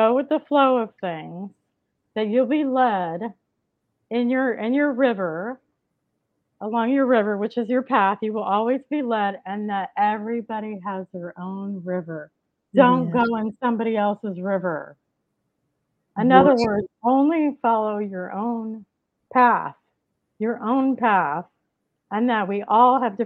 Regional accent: Florida, United States; I decided I was moving back off the island to Florida, because I'm from Florida.

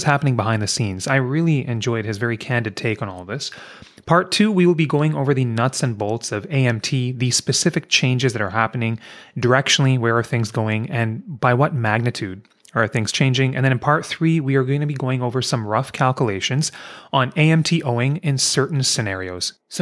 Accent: Newfoundland and Labrador, Canada; also born or lived in Calgary; now in Toronto, Canada; So I grew up early childhood in Newfoundland, started watching Mario Lemieux.

